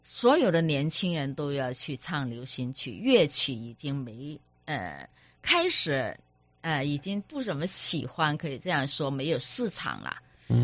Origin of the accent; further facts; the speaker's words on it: Taishan, Guangdong, China; 那时候因为我是台山人嘛，我十几岁就进入曲艺团